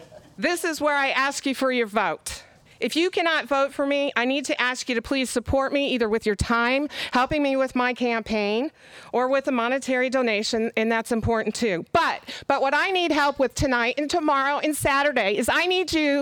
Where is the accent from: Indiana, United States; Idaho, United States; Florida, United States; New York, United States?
Indiana, United States; South Bend; I am a Midwest girl born and raised in Indiana, South Bend, Indiana, home of the Fighting Irish, if anybody follows college football.